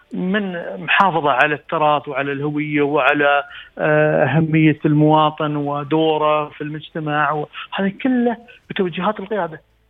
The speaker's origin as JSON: {"language": "Arabic", "country": "United Arab Emirates", "said": "يعني وين بتروح؟ بتقول أنا من الإمارات."}